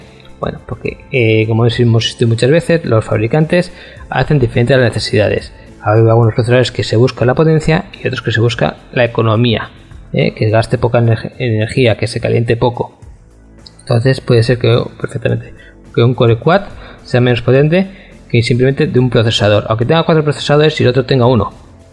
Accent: Bilbao, Basque Country, Spain; que somos de Bilbao y que se nota aquí que no hay pobreza

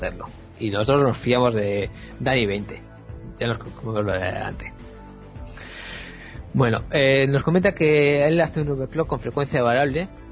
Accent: Amorebieta, Basque Country, Spain; los limpios de Amorebieta somos diferentes al de Bilbao.

